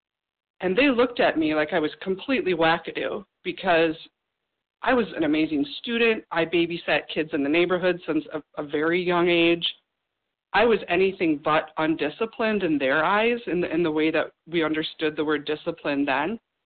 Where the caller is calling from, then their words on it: Minnesota, United States; And I'm calling from Minnesota.